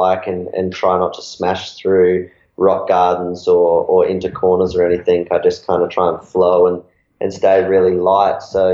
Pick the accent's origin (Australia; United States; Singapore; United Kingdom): Australia; in Cairns last year in my home country